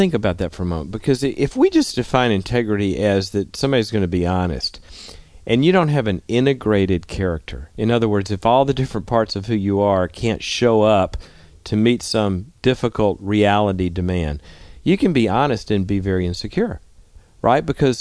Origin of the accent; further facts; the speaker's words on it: the South, United States; I grew up in the South